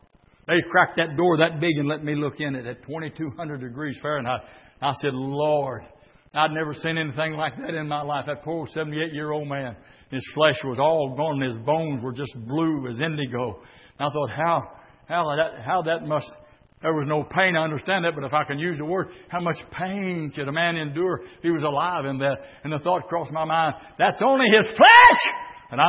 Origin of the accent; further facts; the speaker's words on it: United States; I back America. I'm an American.